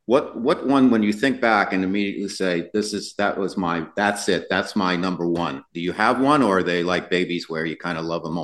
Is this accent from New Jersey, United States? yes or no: no; New York City, New York, United States; And I'm an Italian from New York City, and I know the village, and I live back there.